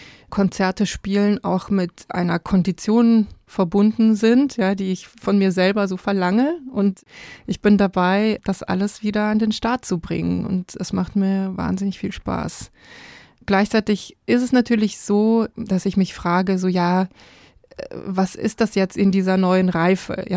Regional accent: Belarus; now in Munich, Germany; Mein Heimatland hat eine schwierige Positionierung im Angriffskrieg auf die Ukraine und ich würde sehr, sehr gerne so schnell wie möglich meinen Status dahingehend verändern, dass München mein Zuhause, mein wirkliches Zuhause wird.

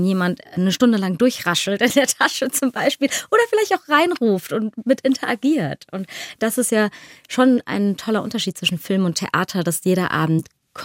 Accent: Mönchengladbach, North Rhine-Westphalia, Germany; Ja, das geht nicht anders, wenn man in Mönchengladbach groß wird, na klar.

